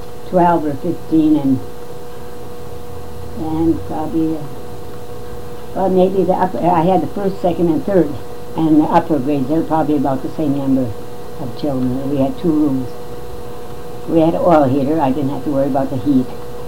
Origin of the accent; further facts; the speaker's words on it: Tower, Minnesota, United States; born there; I was born in Tower